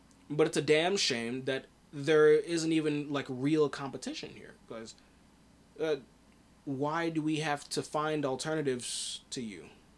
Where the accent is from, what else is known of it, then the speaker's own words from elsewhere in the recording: United States; but I'm an American, so, you know, I'm just going to talk about these things.